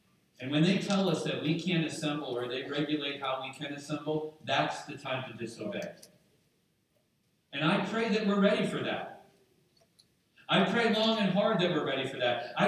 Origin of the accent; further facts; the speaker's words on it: United States; And as an American, as a patriot, that troubles me.